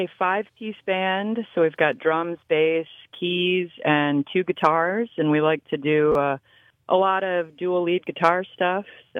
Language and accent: English; Minnesota, United States; Well, I grew up in Minnesota, and as we know in where we all live, there's a lot of snow that happens in the wintertime, and I was an only child.